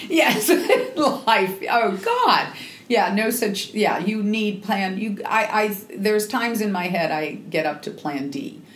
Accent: Seattle, Washington, United States; I'm from the Northwest in Seattle. I go salmon fishing.

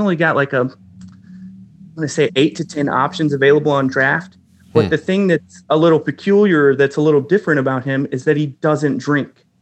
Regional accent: Dallas, Texas, United States; also born or lived in Irving; now in Richardson, United States; I was born in Irving, Texas, which is a little suburb outside of Dallas. It's where the DFW airport is. Then I grew up pretty much everywhere around Dallas. I currently reside in Richardson, Texas, which is probably the closest suburb to Dallas

